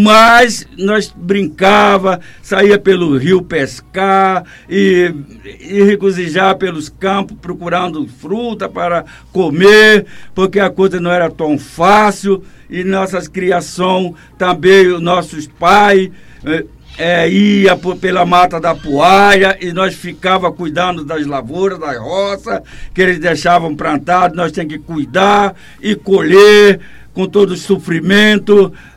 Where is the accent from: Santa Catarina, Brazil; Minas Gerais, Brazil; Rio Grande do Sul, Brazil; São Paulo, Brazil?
Minas Gerais, Brazil; Manga; a nossa vida ali naquele lugar onde eu nasci, no município da Manga